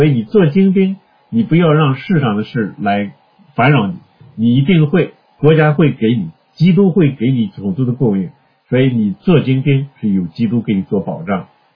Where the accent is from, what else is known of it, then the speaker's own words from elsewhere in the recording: China; 所以我对于我们中国人来说，东方闪电是新的基督吗？